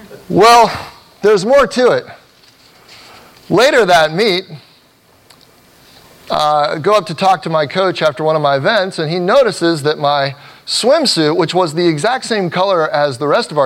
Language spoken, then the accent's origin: English; Cincinnati, Ohio, United States; I'm originally from Cincinnati, Ohio.